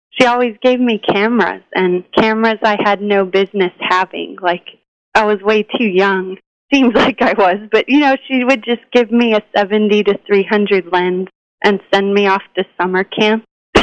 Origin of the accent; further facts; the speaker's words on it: Pittsburgh, Pennsylvania, United States; moved away as an adult; also born or lived in Colorado / Santa Barbara / New York City; now in San Francisco, United States; No, I'm from Pittsburgh, Pennsylvania. Go Steelers. I moved to Colorado right after high school, and then Santa Barbara, and then New York City, and now San Francisco.